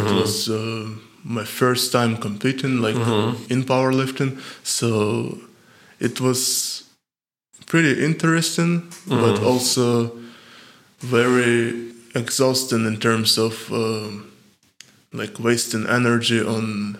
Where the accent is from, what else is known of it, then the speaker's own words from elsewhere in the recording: Ukraine; And because I grew up in Ukraine, sports was really respected.